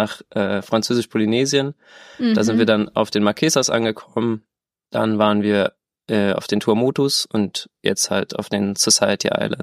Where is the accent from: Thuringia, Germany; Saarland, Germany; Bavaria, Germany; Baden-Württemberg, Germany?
Saarland, Germany; ich komme aus dem Saarland, ich habe Gartenlandschaftsbau gelernt und davor war ich auf dem Internat auf Spiekeroog.